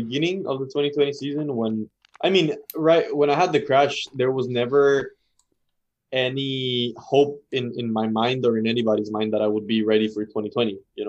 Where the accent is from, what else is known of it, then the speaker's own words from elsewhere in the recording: United States; I race under an American license as an American. And that's a home race at the end of the day.